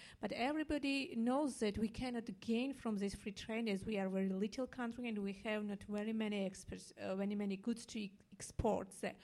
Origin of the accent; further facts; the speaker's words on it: Georgia; English is a second language; See, I'm country from Georgia. It's a former Soviet republic, and it is country in transition.